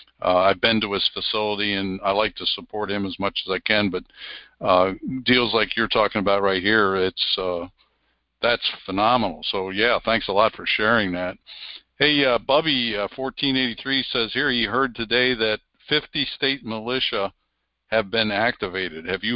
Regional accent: Pennsylvania, United States; And the whole time as a boy growing up in Pennsylvania, I don't remember a single incidence of that being a problem.

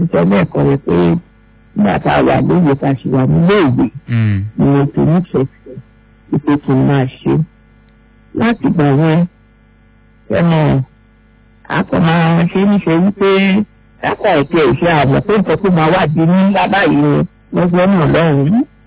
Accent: Lagos, Nigeria; Ọmọ Èkó ni mí, ọmọ Ìsàlẹ̀ Èkó ni mí, àti ìyá, àti bàbá tó bí mi lọ́mọ.

